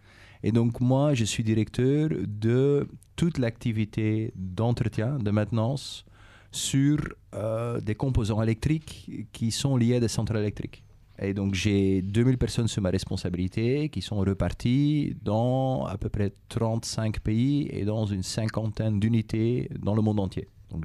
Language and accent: French; Flanders, Belgium; first language Dutch; French is a second language; vous l'entendez sans doute à l'accent, je suis d'origine de la Belgique. Ma langue maternelle, c'est le néerlandais, donc j'ai fait mes études à la Belgique